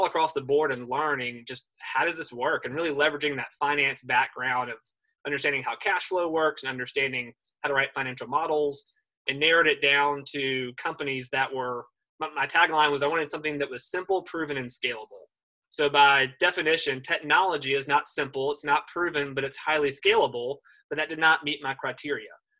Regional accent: Oklahoma, United States; also born or lived in Alabama; I grew up in Oklahoma originally, and then Alabama, and so moved kind of all in the Southeast.

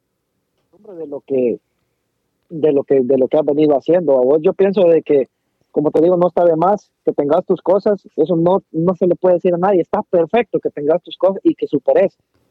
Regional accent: Guatemala; si venimos de allá de Guatemala, o si sabemos las condiciones en las que estábamos allá

